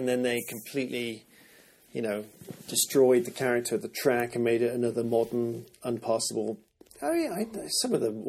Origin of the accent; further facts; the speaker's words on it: England, United Kingdom; But I was, of course, born and raised in England.